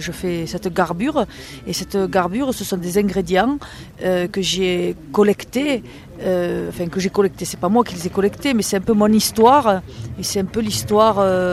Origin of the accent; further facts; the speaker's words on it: Bagnères-de-Luchon, Occitanie, France; moved away as an adult; also born or lived in California; now in United States; j'ai quitté Luchon, je devais avoir 21 ans, je suis passée un peu par Paris, et puis après je suis partie aux États-Unis, et depuis 1987, j'ai d'abord habité en Californie, et maintenant j'habite donc dans l'état de New York, sur la rivière Hudson